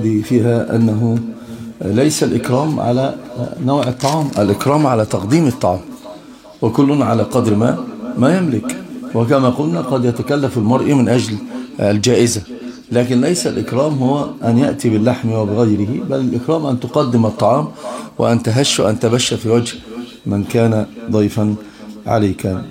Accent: Egypt; عندنا في مصر مثل عامي للناس وقد يؤخذ به هنا

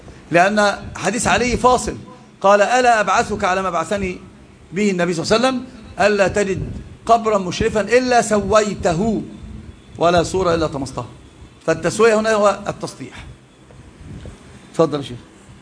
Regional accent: Egypt; أما إذا كان الناعي كما نراه الآن عندنا في مصر مثلا بسيارات المطافي

